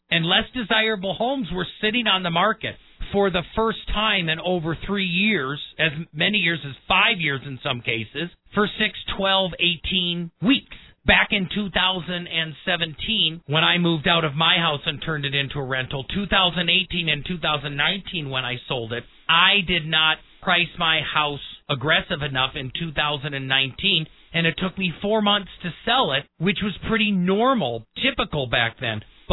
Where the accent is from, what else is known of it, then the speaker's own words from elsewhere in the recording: Midwest, United States; I'm from the Midwest and I've got diabetes in my family.